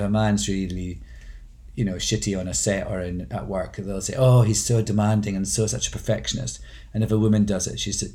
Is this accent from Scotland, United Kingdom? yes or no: yes; Scotland, United Kingdom; my speaking out about things is completely to do with the fact of being Scottish.